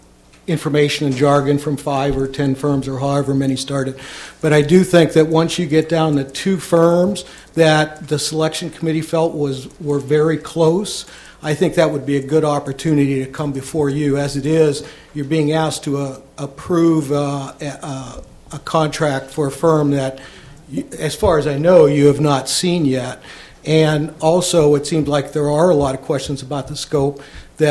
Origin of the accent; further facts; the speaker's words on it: Morro Bay, California, United States; from Morro Bay.